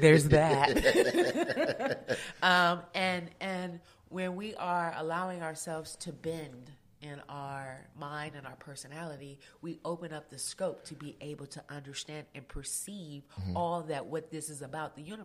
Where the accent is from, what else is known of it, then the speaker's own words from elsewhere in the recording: California, United States; Because the way I grew up in the Bay Area, and it's about character development.